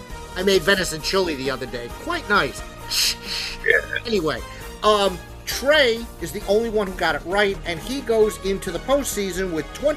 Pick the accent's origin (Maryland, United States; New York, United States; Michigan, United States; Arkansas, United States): New York, United States; New York City; fly to my hometown of New York City, okay?